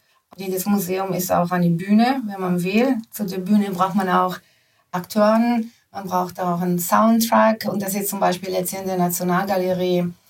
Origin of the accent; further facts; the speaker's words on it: Italy; Also ich bin in Italien groß geworden